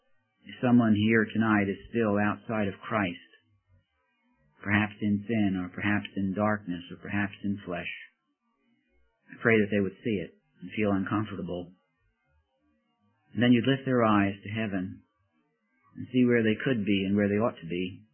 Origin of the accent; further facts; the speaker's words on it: Coney Island, New York, United States; And one of the things about growing up in Coney Island with all of the lights, the glitter of the Ferris wheels and the loop-the-loops and everything else, and steeplechase.